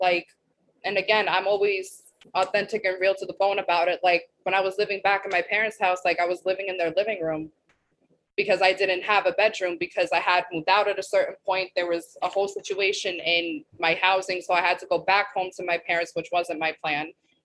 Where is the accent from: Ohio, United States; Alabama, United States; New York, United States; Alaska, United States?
New York, United States; Bronx; Like I'm from the Bronx. Like I was in my building.